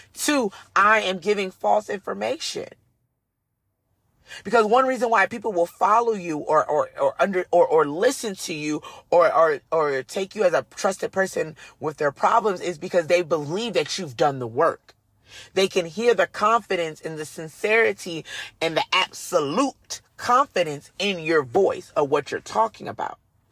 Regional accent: New Jersey, United States; Now, I'm from Jersey, so I did know there were a lot of white people in the world.

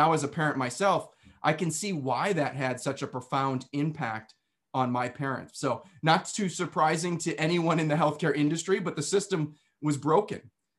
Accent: New York, United States; I was born and raised in New York. Now, when most people hear New York, they think of New York City. However, where I lived was about as far away from New York City as you could get and still be in New York, right on the border of Pennsylvania and Western New York.

